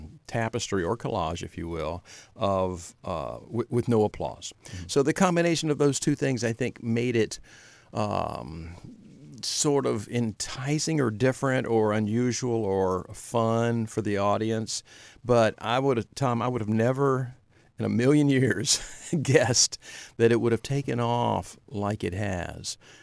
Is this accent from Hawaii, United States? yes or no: no; Atlanta, Georgia, United States; Well, so that in the big picture, growing up in Atlanta, I would first have to say Robert Shaw